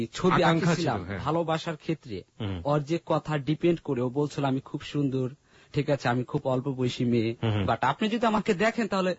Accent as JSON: {"language": "Bangla", "town": "Faridpur", "region": "Dhaka Division", "country": "Bangladesh", "tie": "born or raised there", "said": "আমার বাড়ি ফরিদপুর"}